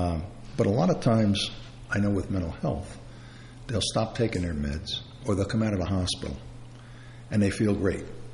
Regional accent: Brooklyn, New York, United States; I'm from Brooklyn. We don't have those words then.

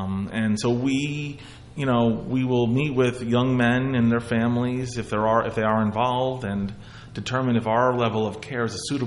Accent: Springfield, New Jersey, United States; Well, I grew up in Springfield, New Jersey, went to Wagner College.

